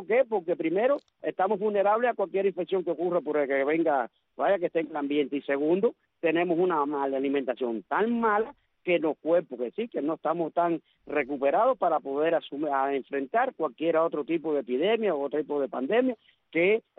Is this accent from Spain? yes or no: no; Cuba; como decimos un cubano